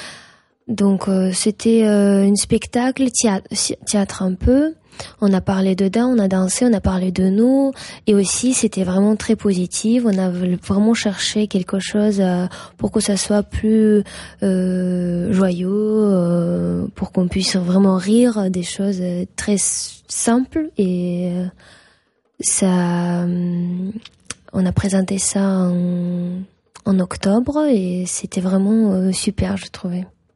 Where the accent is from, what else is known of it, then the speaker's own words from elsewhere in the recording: Kazakhstan; qui travaille aussi avec mon pays natal, Kazakhstan.